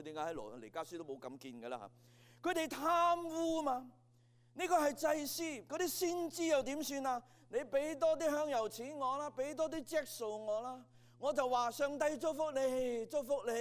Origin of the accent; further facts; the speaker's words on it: Hong Kong; 我哋香港人成日都讲呢班咁嘅官。